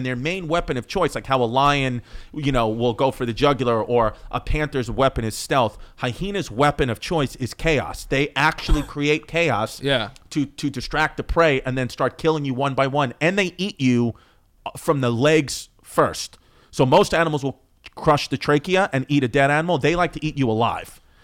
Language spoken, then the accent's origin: English; Queens, New York, United States; I grew up in Ridgewood, Queens, and there's a lot of this, it's one of the biggest designated historical areas in the whole country.